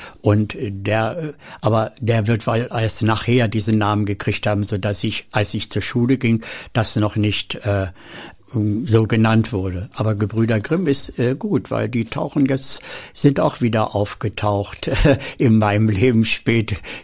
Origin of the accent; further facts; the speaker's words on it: Hetjershausen, Lower Saxony, Germany; born there; geboren bin ich eigentlich in Hetchershausen, Kreis Göttingen.